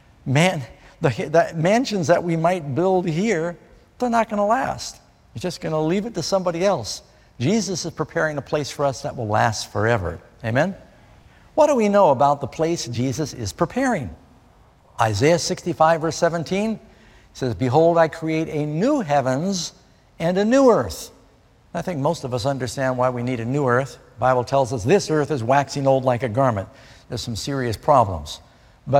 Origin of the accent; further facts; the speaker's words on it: New York City, New York, United States; also born or lived in Los Angeles / England / Boston / Miami; I was born in Los Angeles, grew up in New York City, lived with my mother for a while in England, lived in Boston, in Miami, been to Singapore, and you name it, all over the world.